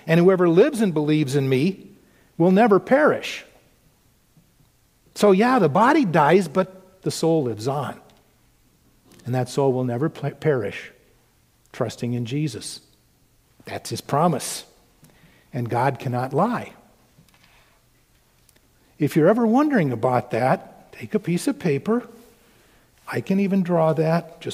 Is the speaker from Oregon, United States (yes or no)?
yes; Oregon, United States; Growing up on the Oregon coast, that idea of ships coming into the harbor was very real.